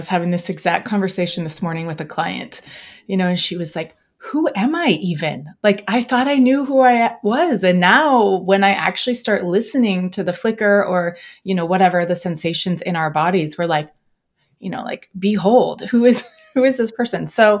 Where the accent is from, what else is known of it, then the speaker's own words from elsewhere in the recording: Northwest, United States; I grew up in the Northwest of the United States.